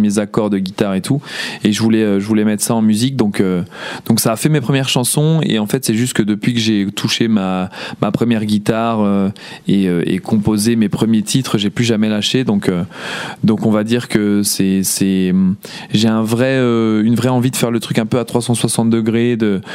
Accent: Brussels, Brussels-Capital Region, Belgium; maintenant je rétablis un petit peu le truc en disant que je viens de Bruxelles

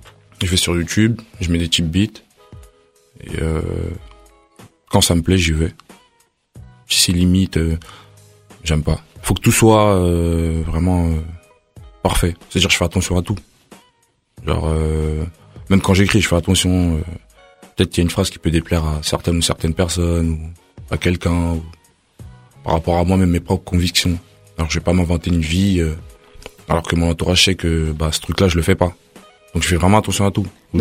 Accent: Stains, Île-de-France, France; also born or lived in Soisy-sous-Montmorency; J'ai passé mon enfance à Stein.

